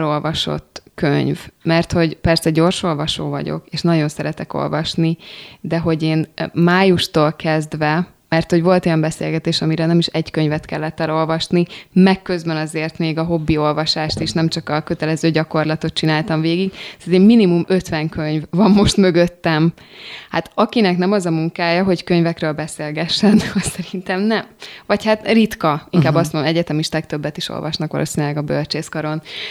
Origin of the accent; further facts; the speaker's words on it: Dunaújváros, Fejér, Hungary; Én olyan dunaújvárosi vagyok, hogy ezt nem tudok más mondani magamról